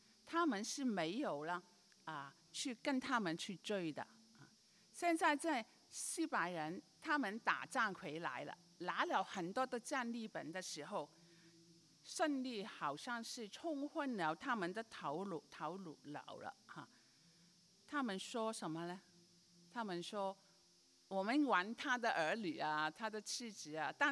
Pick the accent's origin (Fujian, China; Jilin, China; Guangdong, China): Guangdong, China; 我觉得你们好像没听过，可能是我们广东人的哈。